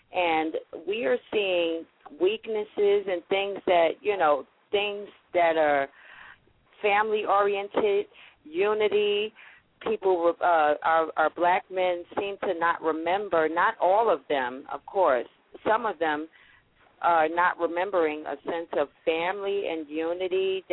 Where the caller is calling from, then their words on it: Louisville, Kentucky, United States; I'm calling from, yes, I'm calling from Louisville, Kentucky.